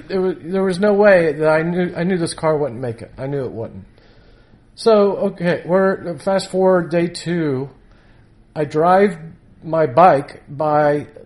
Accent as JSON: {"language": "English", "town": "Cincinnati", "region": "Ohio", "country": "United States", "tie": "born there", "moved": "yes", "lives_now": "New Orleans, United States", "said": "I was born in Cincinnati, Ohio. Yeah. Came to New Orleans as a street performer."}